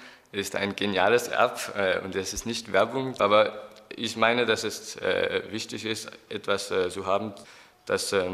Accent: Denmark; German is a second language; ich komme aus Dänemark. Ich wohne in der Hauptstadt Kopenhagen von Dänemark und ich bin im Jahr 2000 geboren.

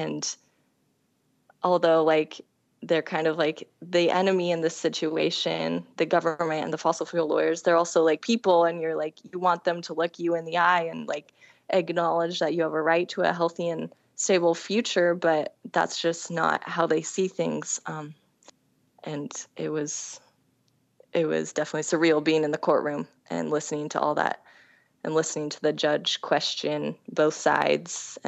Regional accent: Oregon, United States; In the mountains around my hometown in Oregon, I saw decreased level snowpacks year after year

